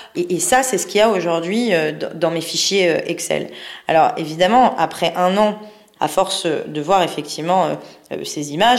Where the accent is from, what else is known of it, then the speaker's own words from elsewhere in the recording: Paris, Île-de-France, France; born there; Je suis née à Paris et je suis d'origine iranienne.